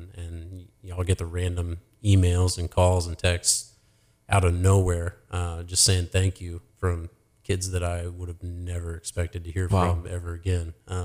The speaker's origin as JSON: {"language": "English", "town": "Kansas City", "region": "Missouri", "country": "United States", "tie": "born or raised there", "said": "I grew up in Kansas City. I'm a big Royals fan."}